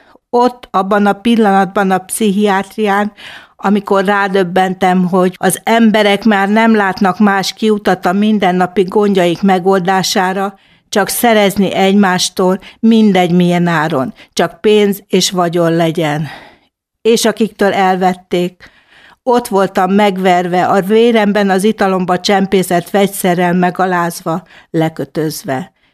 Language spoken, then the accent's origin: Hungarian; Szabadszállás, Bács-Kiskun, Hungary; born there; a kiskuhalasi József Attila irodalmi kör tagja. 1962-ben születtem szabadszálláson.